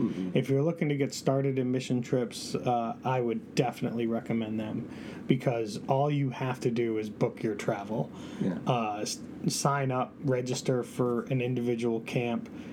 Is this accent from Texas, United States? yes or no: no; Connecticut, United States; So we're just from Connecticut, you know, and there'll be kids from Minnesota and everywhere else.